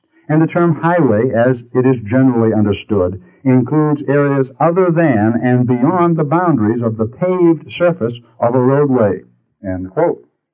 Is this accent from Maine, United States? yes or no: yes; Maine, United States; For example, in the Maine Constitution, my home state of Maine, in Article 1, Section 23, it reads in part